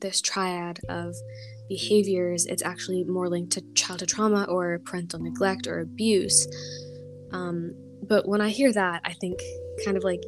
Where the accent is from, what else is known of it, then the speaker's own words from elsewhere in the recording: United States; I am American, and I feel like that says a lot.